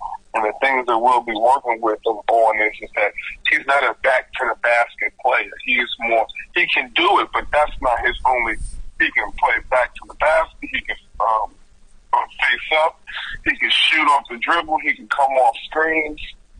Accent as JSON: {"language": "English", "country": "United States", "said": "And I'm also an American coach, so I teach and coach like an American"}